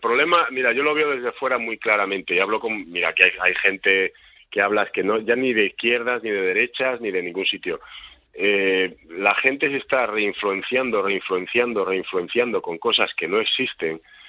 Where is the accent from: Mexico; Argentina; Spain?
Spain; accent: Spanish; moved away; yo soy español, soy orgulloso de ser español y aunque viva fuera de España, seguiré siendo español toda mi vida. O sea, hablo 5 idiomas y los hablo todos con acento español. Pues soy español y me gusta ser español y me gusta mi país, aunque no viva en él.